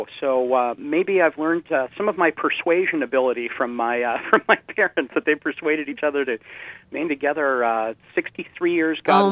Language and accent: English; Madison, Wisconsin, United States; And growing up in Madison, politics is kind of in the air.